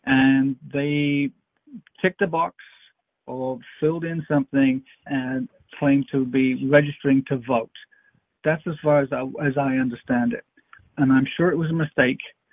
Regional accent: England, United Kingdom; now in United States; I was born. But I grew up in England.

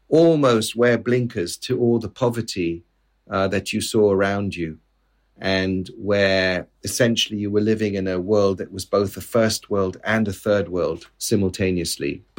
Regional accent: central Mexico, Mexico; moved away; my older brother, my mother and my father and I all moved to the center of Mexico. And growing up in Mexico was an extraordinary experience

